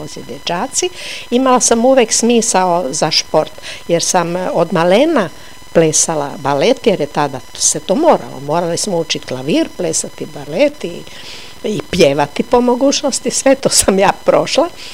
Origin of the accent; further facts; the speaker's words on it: Gospić, Lika-Senj County, Croatia; born there; Ja sam rođena u Gospiću, jer su moji tada živjeli, moja mama u Karlobagu, kada se, a Gospić je bila bolnica. I tata je poslije iz Karlobaga bio premešten u jedan zaselak odmah kod Gospića koji se zove Trnovac